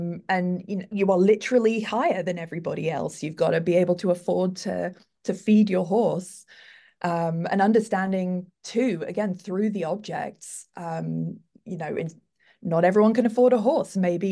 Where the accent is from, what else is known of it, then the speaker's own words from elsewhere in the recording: United Kingdom; I'm British, so I've never encountered a wild bear in the where I grew up.